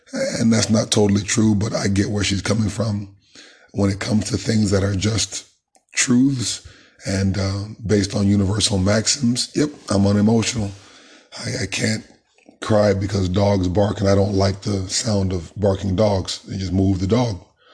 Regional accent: United States; born there; My citizenship is obviously of the state called Nigeria and America. I was born in America.

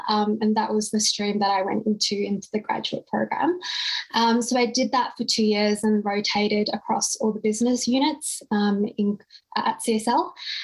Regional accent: Perth, Western Australia, Australia; moved away as an adult; now in Melbourne, Australia; So I'm actually from Perth originally, and I moved over here to Melbourne for my career

